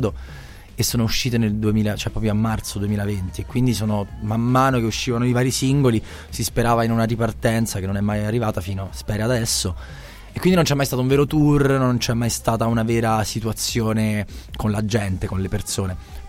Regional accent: Rome, Lazio, Italy; Sono romano, di origine di Napoli, però sono nato e cresciuto a Roma.

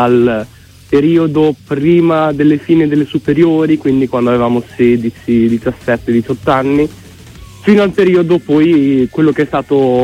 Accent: Emilia-Romagna, Italy; da romagnolo il numero 13 non è proprio la mia pronuncia migliore

